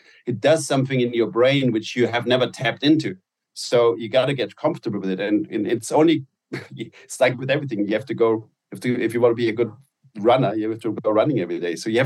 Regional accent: Germany; English is a second language; in Germany, Nutella was I grew up on Nutella

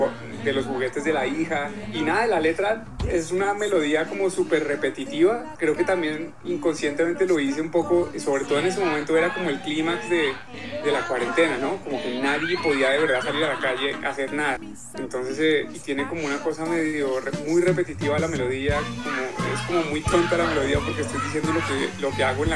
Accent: Colombia; moved away; yo me fui de Colombia en el 99, o sea, yo estuve muchos, muchos años por fuera, pero a partir del 2010 comencé a venir y a pasar temporadas acá.

